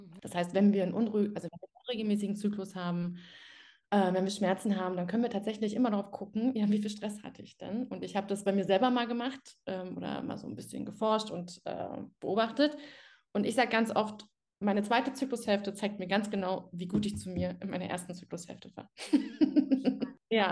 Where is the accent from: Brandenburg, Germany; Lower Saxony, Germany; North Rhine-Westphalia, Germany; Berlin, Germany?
Berlin, Germany; ich wohne in der Großstadt, ich komme aus Berlin